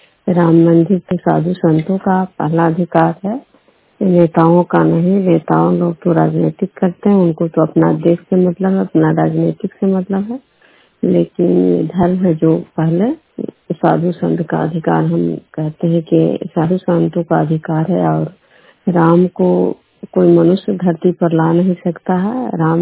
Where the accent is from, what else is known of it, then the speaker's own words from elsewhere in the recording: Bihar, India; मैं विष्णु प्रोग्राम खुरा पंचायत नालंदा जिला नालंदा प्रखंड के निवासी हूँ।